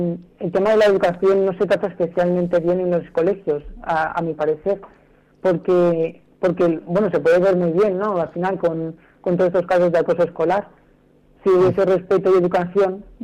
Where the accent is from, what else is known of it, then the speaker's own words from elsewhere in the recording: Móstoles, Community of Madrid, Spain; Sí, aunque también soy un poco extremeño, pero bueno.